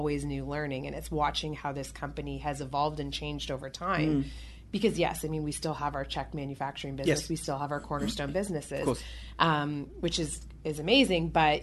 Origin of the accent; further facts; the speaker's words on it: Toronto, Ontario, Canada; I'm born and raised in Toronto.